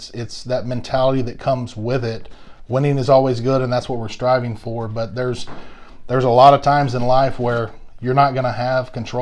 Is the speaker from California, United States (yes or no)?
no; Longview, Texas, United States; So originally, yes, ma'am. I'm from East Texas.